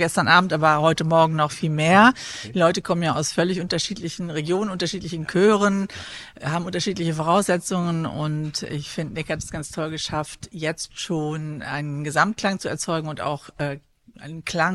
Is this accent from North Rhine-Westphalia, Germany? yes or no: yes; Münster, North Rhine-Westphalia, Germany; now in Berlin, Germany; bin aufgewachsen in Münster, deswegen auch hier im NRW-Projekt, aber lebe inzwischen in Berlin.